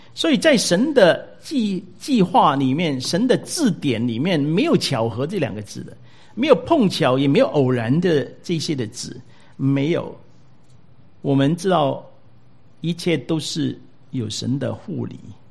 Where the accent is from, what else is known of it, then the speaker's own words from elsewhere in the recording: China; 我们中国人呢，四处漂泊，我们四处为家，我们都是离开我们本土啊，来到这里。我们也因为种种的原因，那来到一个异地来居住。